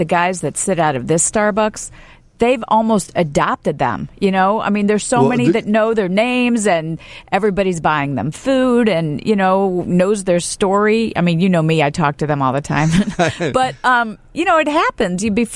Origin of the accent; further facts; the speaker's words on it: Louisville, Kentucky, United States; You know, I grew up in Louisville